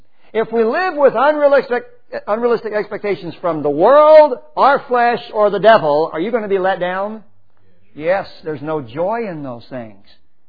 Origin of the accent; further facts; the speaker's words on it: Texas, United States; Y'all, I'm a Texan, right?